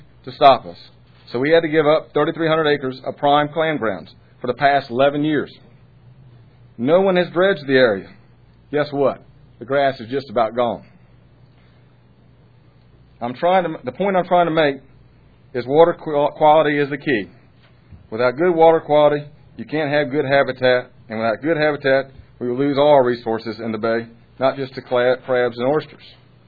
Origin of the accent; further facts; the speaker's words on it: Maryland, United States; from the Eastern Shore.